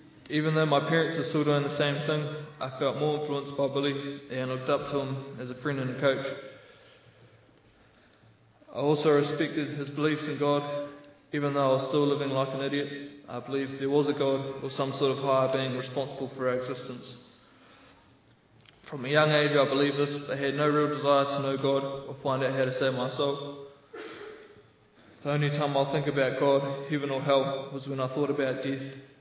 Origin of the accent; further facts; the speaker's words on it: New Zealand; I'm from New Zealand, as you already know, which is in the South Pacific.